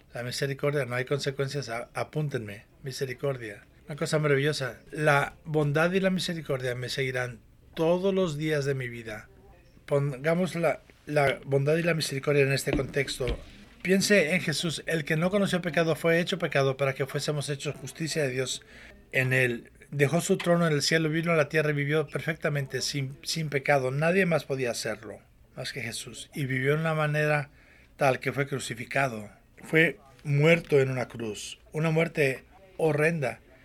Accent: Miami, Florida, United States; born there; Nací en Miami cuando tenía 6 años de edad.

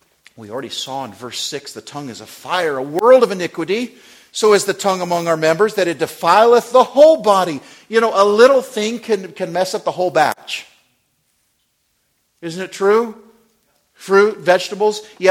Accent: Wyoming, United States; Growing up in Wyoming, we had rattlesnakes around.

